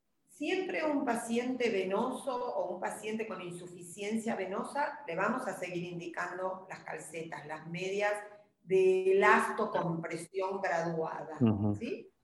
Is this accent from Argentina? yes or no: yes; Argentina; Nosotros, como todos oirán, somos argentinos